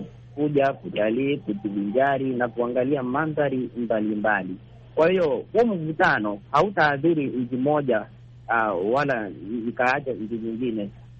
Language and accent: Swahili; Narok County, Kenya; Mimi natokea huko Masai Mara, Kenya.